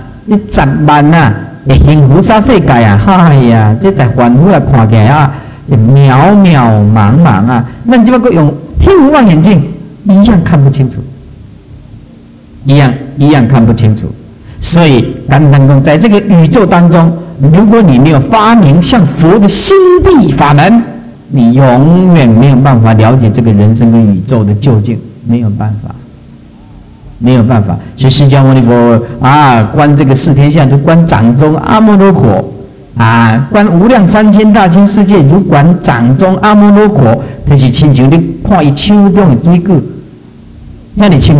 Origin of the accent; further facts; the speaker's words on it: Taiwan; 我们台湾人真的是很伟大，你知道吗？但是我是台湾人